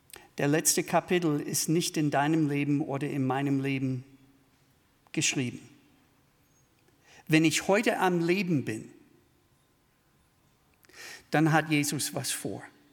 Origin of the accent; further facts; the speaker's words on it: Minnesota, United States; Ich komme aus dem Bundesstaat Minnesota, da ist das Wetter sehr extrem.